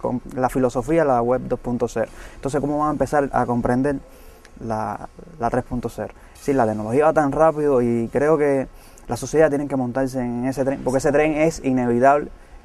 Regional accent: Cuba; Nosotros simplemente somos blogueros jóvenes cubanos que damos la visión como nosotros vemos la realidad cubana.

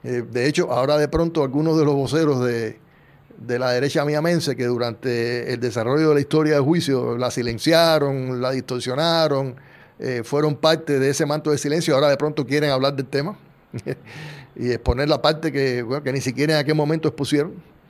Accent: Cuba; yo crecí en Cuba, nací con la revolución prácticamente

